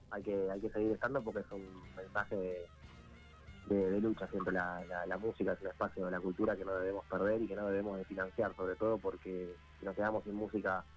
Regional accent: Argentina; como buenos argentinos, vamos dejando y pateando cosas para último momento

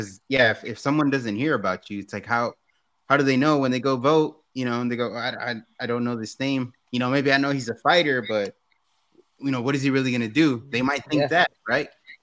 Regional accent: San Jose, California, United States; We're from San Jose originally.

